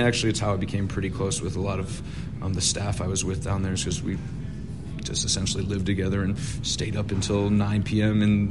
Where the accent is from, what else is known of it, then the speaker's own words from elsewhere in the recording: United States; don't get me wrong, I'm American. I grew up watching football. I, you know, played football in high school.